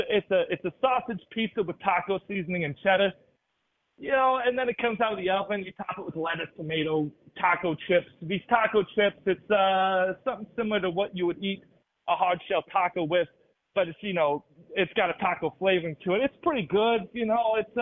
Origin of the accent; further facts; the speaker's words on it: Illinois, United States; I tell people I'm from Illinois, they say, oh, you're from Chicago? I said, no, I'm not from that place. Yeah, I'm from the, you know, I'm from the west.